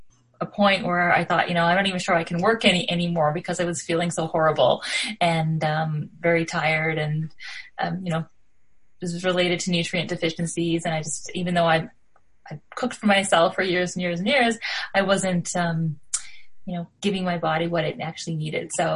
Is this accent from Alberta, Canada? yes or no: no; Toronto, Ontario, Canada; from Toronto